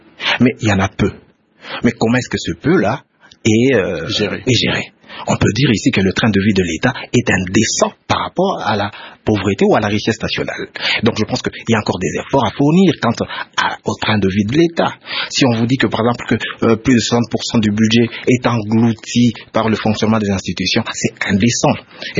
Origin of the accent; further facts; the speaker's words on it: DR Congo; Nous savons tous, en tant que Congolais, que la stabilité du cadre macroéconomique n'est pas suffisante à elle toute seule.